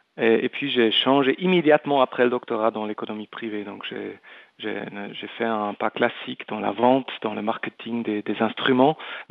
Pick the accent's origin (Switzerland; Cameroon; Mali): Switzerland; Bern; moved away; J'ai fait l'école ici à Berne et j'ai quitté Berne en 94. J'avais dit j'y reviens plus jamais. Et puis en 2010, quand j'ai eu la possibilité de prendre une fonction à la Confédération, je suis rentré à Berne complètement.